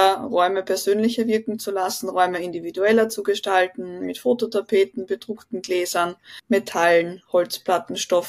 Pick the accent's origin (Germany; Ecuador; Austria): Austria; Leonding, Upper Austria; Ich komme aus Leonding in Österreich, nicht weit weg von der Donau.